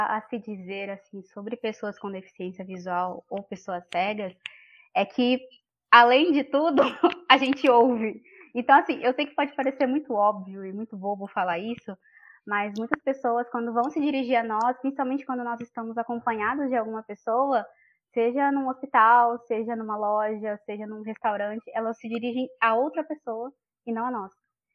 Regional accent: Vitória, Espírito Santo, Brazil; sou de Vitória, no Espírito Santo, tenho 25 anos, sou psicóloga e sou pessoa com deficiência, sou cega total.

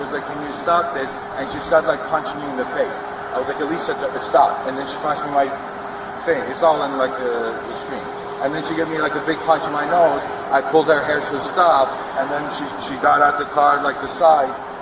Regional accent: California, United States; I'm from California

